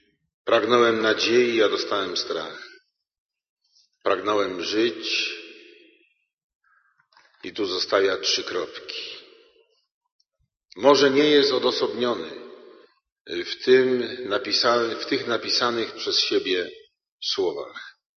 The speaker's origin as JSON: {"language": "Polish", "town": "Wrocław", "region": "Lower Silesian Voivodeship", "country": "Poland", "tie": "born or raised there", "said": "W moim dzieciństwie myśmy mieli, we Wrocławiu mieszkaliśmy właściwie w jednym pokoju i kuchni. Pięcioosobowa rodzina."}